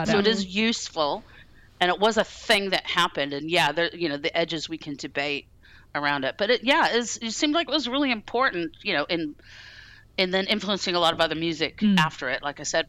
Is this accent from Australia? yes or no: no; New Zealand; despite my accent, I did grow up in New Zealand in the 80s.